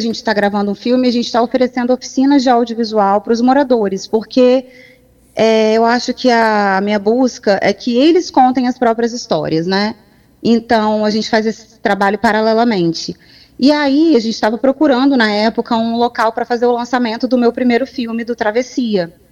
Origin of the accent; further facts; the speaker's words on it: Aracruz, Espírito Santo, Brazil; Eu sou cineasta, sou de Aracruz